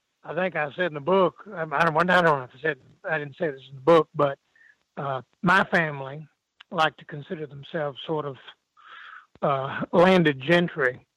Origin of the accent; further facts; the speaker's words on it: Greenville, South Carolina, United States; I heard that narrative countless times growing up in Greenville